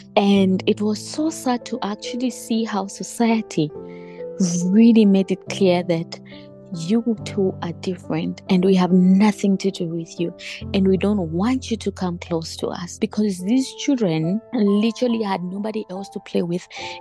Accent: Zambia; I am from Zambia

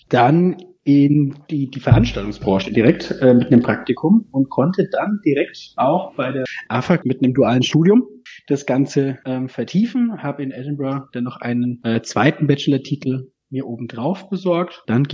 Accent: Ansbach, Bavaria, Germany; Wohlbehütet als Einzelkind im wunderschönen Ansbach-Eib in Mittelfranken. In Ansbach-Eib auch in die Grundschule, dann der Weg in die Innenstadt ans Platengymnasium in Ansbach.

